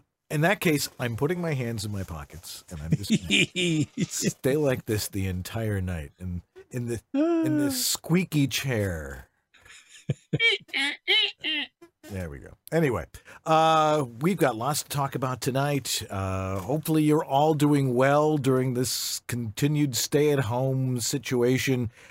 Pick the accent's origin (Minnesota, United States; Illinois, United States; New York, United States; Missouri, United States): New York, United States; Buffalo; And I'm from Buffalo. I was the other armpit of Lake Erie.